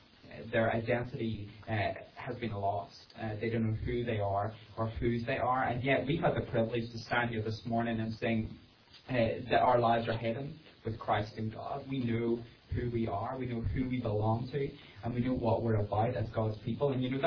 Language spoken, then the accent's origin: English; Northern Ireland, United Kingdom; now in United States; I'm not American. Me and my wife are from Northern Ireland. And like Chris said, I've been serving here as a missionary for the past 5 years